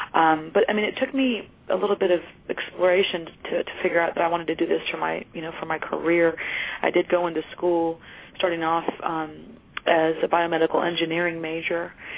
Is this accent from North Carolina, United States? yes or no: no; Florida, United States; And so I really, always say I grew up in Florida. That's my home.